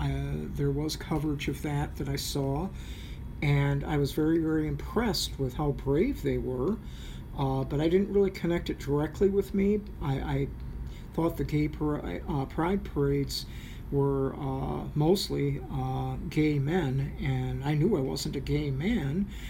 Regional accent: Chelsea, Michigan, United States; also born or lived in Ann Arbor; I was born August 5th, 1952 in Ann Arbor, Michigan. I was raised in Chelsea, Michigan for the first 17 years of my life.

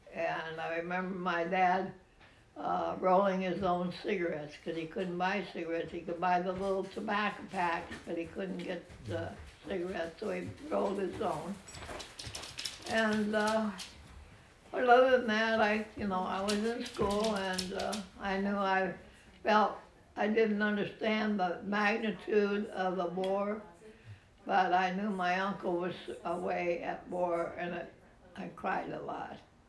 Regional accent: Ottawa, Illinois, United States; I grew up in Ottawa, Illinois, LaSalle County. Abraham Lincoln was in my hometown

